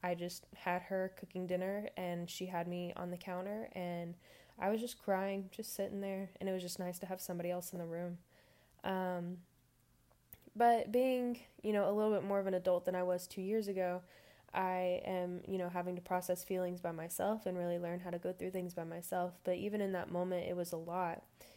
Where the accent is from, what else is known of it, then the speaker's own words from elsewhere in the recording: Alma, Arkansas, United States; I was born and raised in Alma, Arkansas. Alma is a population of like maybe 6,000 people now. Town very, very small. Everybody knows everybody.